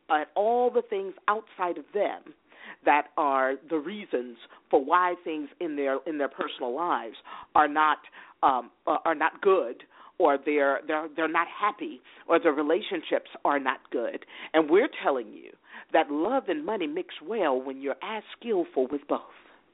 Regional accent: New Orleans, Louisiana, United States; I like to use the analogy because I'm from New Orleans and we've got 1,000-year-old oak trees

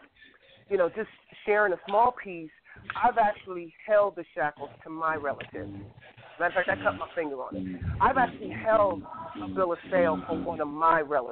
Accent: New York/New Jersey area, United States; back in the day, I was growing up, I'm from the New York, New Jersey area.

